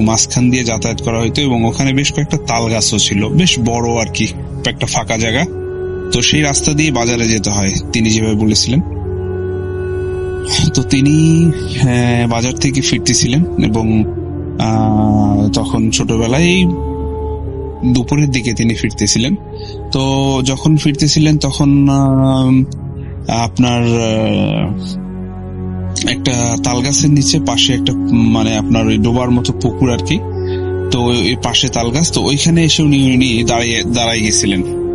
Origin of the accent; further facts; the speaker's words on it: Gopalganj, Dhaka Division, Bangladesh; now in Italy; Italy থেকে বলতেছি। ইতালির অস্ট্রিয়াতে থাকি আমি। আমার বাড়ি হচ্ছে গোপালগঞ্জ, থানাপাড়া।